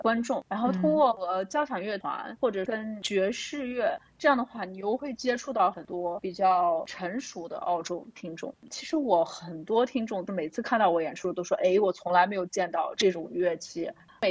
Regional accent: China; now in Australia; 而我觉得作为一个中国人的话，

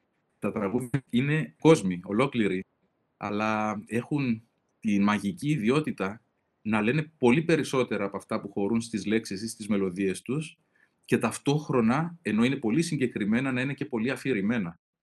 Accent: Cyprus; Και το λέω επειδή ανέφερες ότι γεννήθηκα και μεγάλωσα στην Κύπρο.

